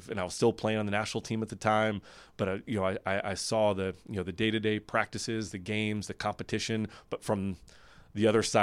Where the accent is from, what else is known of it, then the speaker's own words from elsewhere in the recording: New York, United States; I think I was really lucky to start at a place like Skidmore. It's in my hometown.